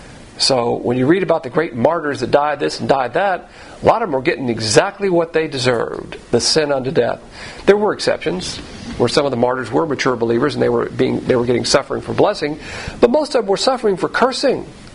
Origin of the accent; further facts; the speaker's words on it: the South, United States; I'm from the South, so I like to use the plantations.